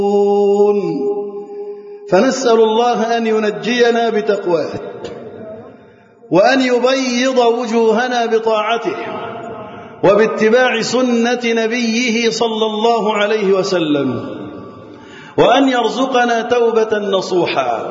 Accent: Egypt; وأن تحفظ بلدنا مصر وسائر بلاد

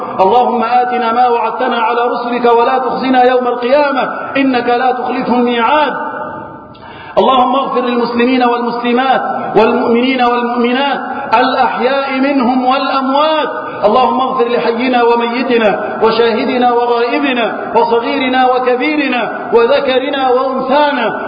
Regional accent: Egypt; وأن تحفظ بلدنا مصر وسائر بلاد المسلمين من الفتن

